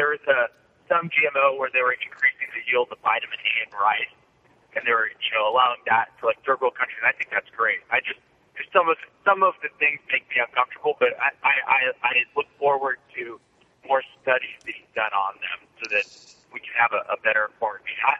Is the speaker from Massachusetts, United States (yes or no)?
no; California, United States; And yes, I'm from California, so you can roll your eyes.